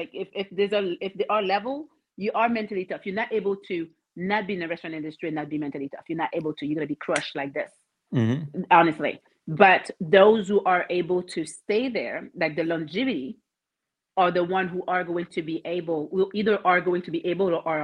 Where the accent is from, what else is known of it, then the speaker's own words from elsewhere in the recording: Quebec, Canada; accent: French Canadian; also born or lived in Haiti; so I'm Haitian, right? Mm-hmm. Was adopted at 7 months by Caucasian parents, all the way from Quebec, Canada. So my beautiful accent, French Canadian.